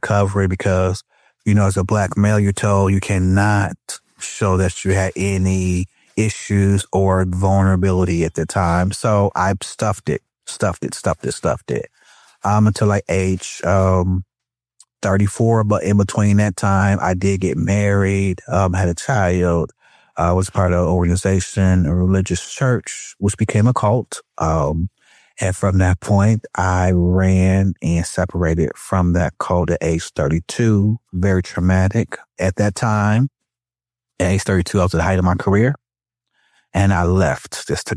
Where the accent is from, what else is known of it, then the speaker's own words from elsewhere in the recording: Milwaukee, Wisconsin, United States; I'm from Milwaukee, Wisconsin. I'm born and raised in a medium family, the youngest of five.